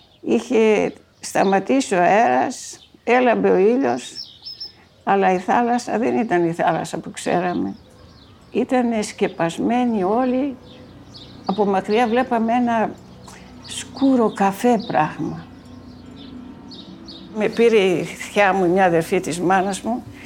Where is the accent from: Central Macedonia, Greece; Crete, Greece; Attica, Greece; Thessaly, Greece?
Attica, Greece; Charakas; also born or lived in Koropi; Τα παιδικά μου χρόνια από τότε που γεννήθηκα μέχρι 7 ετών έζησα εδώ στο Χάρακα.